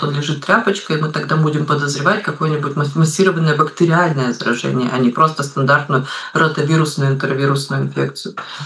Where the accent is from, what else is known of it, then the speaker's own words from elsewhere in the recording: Kazakhstan; я из Казахстана